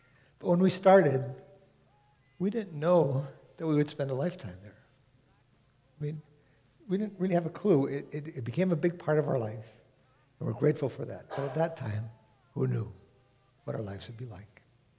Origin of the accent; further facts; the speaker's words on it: Duluth, Minnesota, United States; I grew up and was born in Duluth, and I grew up a little bit on the range in Bowabic, and then back in Duluth again.